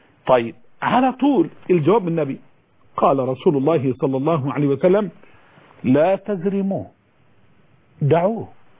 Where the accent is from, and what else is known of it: Egypt